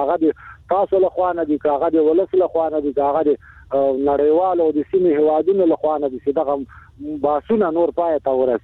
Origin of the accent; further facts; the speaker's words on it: Afghanistan; زه افغان مهاجر یم، کډلی زدران یم